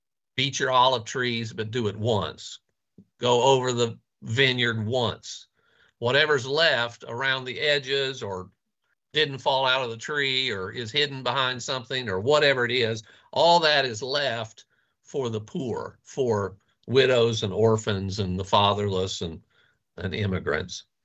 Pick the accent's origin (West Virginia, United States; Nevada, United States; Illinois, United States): West Virginia, United States; now in Arizona, United States; I grew up in West Virginia. My world was fairly small growing up.